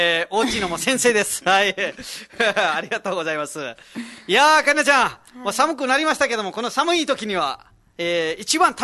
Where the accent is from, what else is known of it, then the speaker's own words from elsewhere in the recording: Nepal; now in Okinawa, Japan; ネパールはですね、自分の実家もそうなんですけども、鶏がいっぱいいて